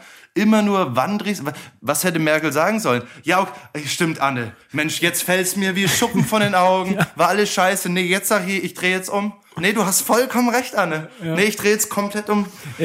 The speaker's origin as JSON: {"language": "German", "region": "Bavaria", "country": "Germany", "said": "ich als Bayer habe davon keine Ahnung"}